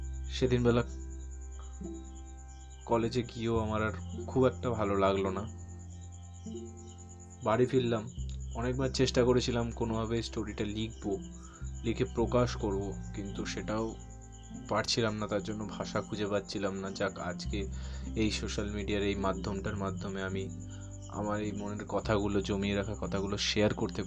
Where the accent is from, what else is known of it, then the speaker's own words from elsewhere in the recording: Halisahar, West Bengal, India; আমি RBC evening কলেজে পড়ি নৈহাটিতে, এবং আমার বাড়ি হালি শহরে।